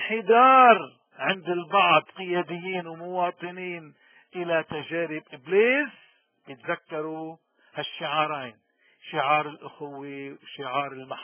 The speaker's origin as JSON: {"language": "Arabic", "country": "Lebanon", "said": "هيدي رسالتنا كلبنانيين. نحن لما منقول عنا وطن الرسالة، شو رسالتنا؟"}